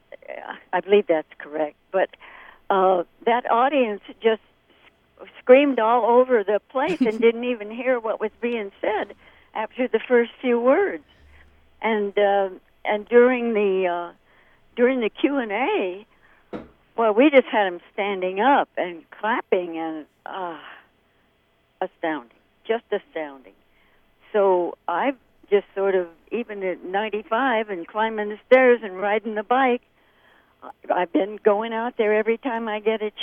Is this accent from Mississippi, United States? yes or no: no; Tucson, Arizona, United States; born there; I'm a desert rat. I was born in Tucson, Arizona.